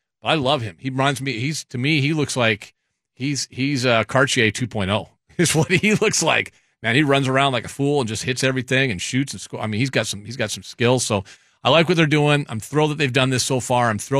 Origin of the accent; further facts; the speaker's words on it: Seattle, Washington, United States; I've been here back in my hometown since 06. Grew up watching this team.